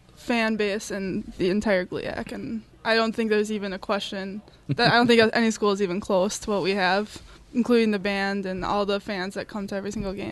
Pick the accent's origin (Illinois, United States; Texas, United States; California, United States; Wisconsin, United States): Wisconsin, United States; Green Bay; I'm from Green Bay, Wisconsin.